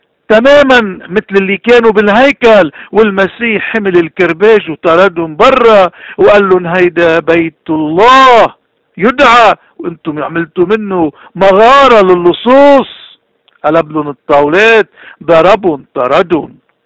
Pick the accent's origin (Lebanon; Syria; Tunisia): Lebanon; منشوف نحن كلبنانيين انه موجود عنا اكتر من اي محل تاني.